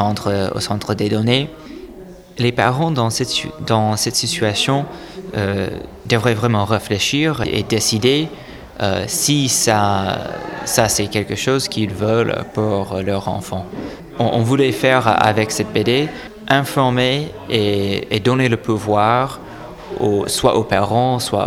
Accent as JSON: {"language": "French", "country": "United States", "second_language": "French", "said": "Par exemple, chez nous en Amérique, on a cette question de l'assurance qui n'est pas exactement la même question qu'en France."}